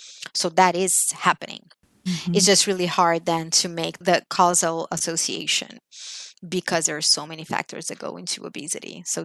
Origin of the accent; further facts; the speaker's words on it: Brazil; I grew up in Brazil, and when I was a child